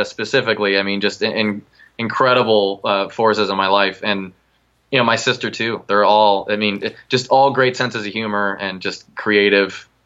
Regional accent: Las Vegas, Nevada, United States; I grew up in Vegas, obviously.

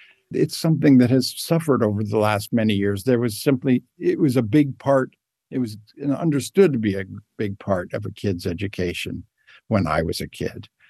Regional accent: Ohio, United States; also born or lived in Massachusetts; Well, four places in Ohio, three in Massachusetts. I graduated from Princeton High School. I was in a theater family. It was a kind of gypsy wagon childhood.

